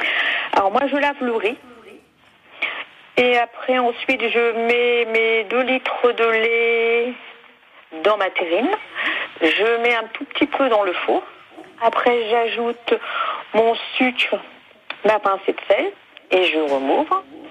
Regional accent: Normandy, France; Oui, parce que moi je suis du Calvados

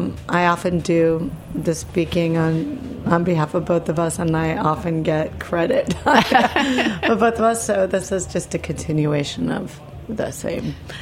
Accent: Midwest, United States; I grew up in the Midwest. My parents are from Argentina, where there are a lot of like Basque and Galician immigrants.

